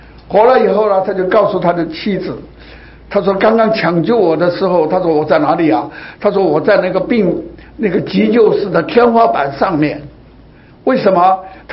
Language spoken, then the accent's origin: Chinese; China; 这个就是我们中国人讲的一个叫灵魂出窍